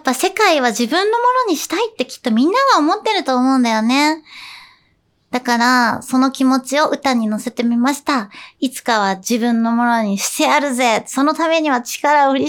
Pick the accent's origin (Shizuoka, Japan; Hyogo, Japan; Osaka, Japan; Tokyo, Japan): Tokyo, Japan; 私は東京出身、東京育ち、東京生まれです。